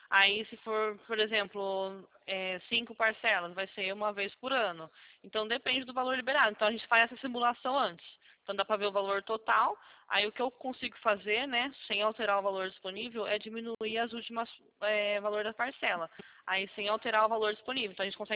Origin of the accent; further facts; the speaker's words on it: São Paulo, Brazil; Nós somos aqui da região de São Paulo mesmo